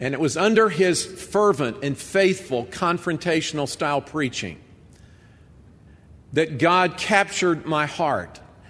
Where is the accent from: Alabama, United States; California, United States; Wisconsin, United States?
Alabama, United States; Decatur; also born or lived in Savannah, United States; I was born in Savannah, Georgia, moved to Decatur, Alabama with my folks at the age of two.